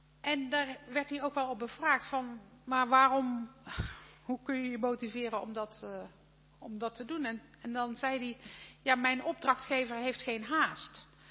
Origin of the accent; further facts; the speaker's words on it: Netherlands; ik ben nou eenmaal een vrouw en ik kom uit Nederland en ik ben wel gesteld.